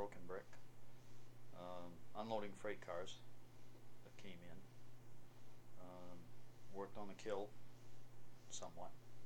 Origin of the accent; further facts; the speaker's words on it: Auburn, Maine, United States; also born or lived in Waterville; No, I grew up around Lewiston, well, in Auburn, South